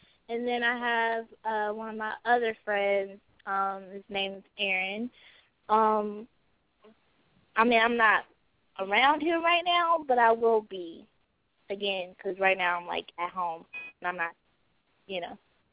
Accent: Indianapolis, Indiana, United States; I mean, I'm from Indianapolis, Indiana, but it's kind of hard for me to get where I'm get into studios and have studio time.

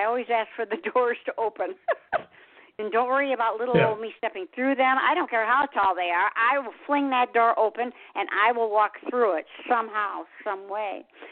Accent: Detroit, Michigan, United States; And I came from Detroit. You've probably heard about Detroit and all the horrors there.

